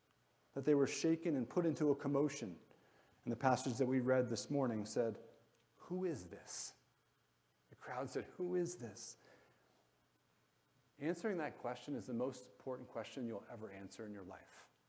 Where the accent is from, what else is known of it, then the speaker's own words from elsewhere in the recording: New Jersey, United States; I grew up in Bergen County, and there were a lot of Jewish people, kids in my community and my school.